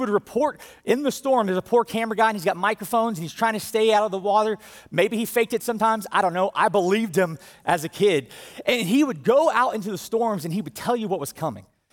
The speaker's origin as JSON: {"language": "English", "town": "Brunswick", "region": "Georgia", "country": "United States", "tie": "born or raised there", "said": "They haven't made a direct hit on my hometown, but they would come by all the time. In fact, in 2004, which I think was the last hurricane season I weathered down there in Brunswick"}